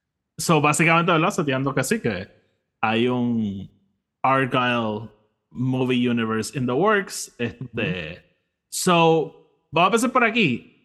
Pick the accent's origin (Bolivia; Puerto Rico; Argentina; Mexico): Puerto Rico; O sea, yo soy puertorriqueño y yo no tengo acceso a cosas secretas puertorriqueñas.